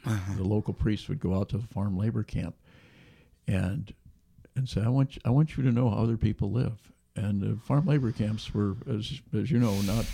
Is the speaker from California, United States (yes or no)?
yes; Davis, California, United States; I was one of the lucky ones when I was growing up in Davis.